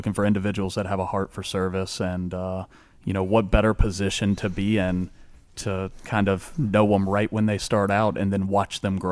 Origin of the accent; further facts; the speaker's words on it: Newport News, Virginia, United States; So I'm from Newport News. I was born and raised in Newport News, went to Denby High School.